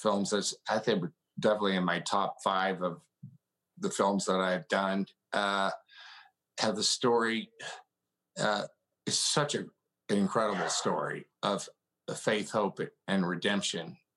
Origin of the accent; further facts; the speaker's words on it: Houston, Texas, United States; I come from Houston, which was Space City.